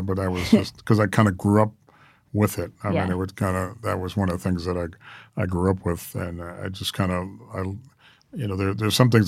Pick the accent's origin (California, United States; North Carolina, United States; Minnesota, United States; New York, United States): New York, United States; New York City; because I grew up with the New York Times and New York, because I'm a New Yorker originally